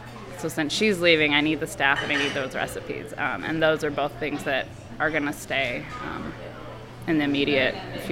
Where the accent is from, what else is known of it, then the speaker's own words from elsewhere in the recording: Sitka, Alaska, United States; I'm from Sitka, 28 years old, mom of one.